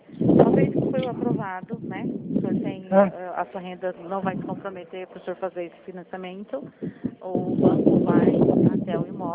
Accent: Dourados, Mato Grosso do Sul, Brazil; eu sou daqui de Dourados.

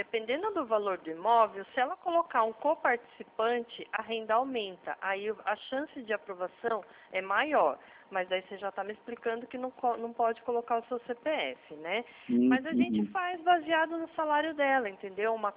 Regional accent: São Paulo, Brazil; Não, eu sou do estado de São Paulo.

